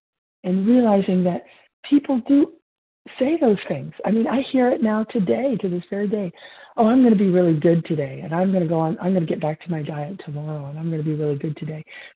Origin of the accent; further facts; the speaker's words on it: California, United States; I'm from California, gratefully recovered today by the grace of God.